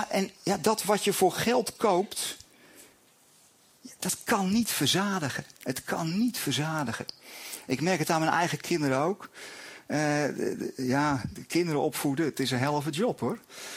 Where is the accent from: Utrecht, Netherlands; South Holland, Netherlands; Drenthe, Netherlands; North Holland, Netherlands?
South Holland, Netherlands; Boskoop; born there; Niet naar Jeruzalem, maar naar Boskoop, mijn geboorteplaats.